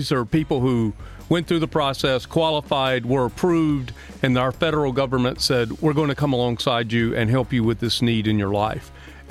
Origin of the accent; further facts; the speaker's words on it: Alabama, United States; And we should all be impressed, because I'm from Alabama.